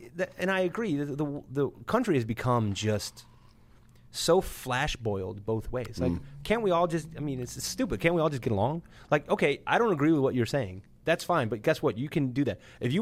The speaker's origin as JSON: {"language": "English", "town": "Northbrook", "region": "Illinois", "country": "United States", "tie": "born or raised there", "said": "I grew up in Northbrook."}